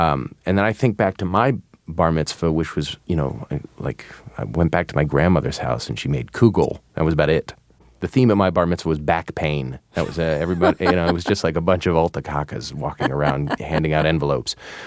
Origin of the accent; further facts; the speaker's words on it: New Jersey, United States; born there; also born or lived in New York / Kansas / California; They're both from London, and I was born in New Jersey, and we moved around a lot because he just kept getting transferred.